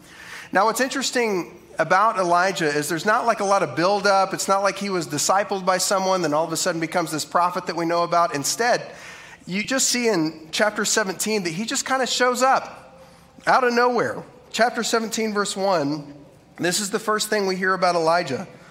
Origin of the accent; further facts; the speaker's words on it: Oklahoma, United States; I say Baal because I'm from Oklahoma and it's easier, okay?